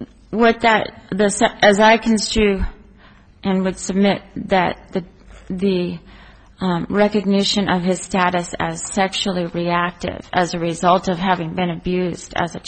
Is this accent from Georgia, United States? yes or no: no; Reno, Nevada, United States; from Reno, Nevada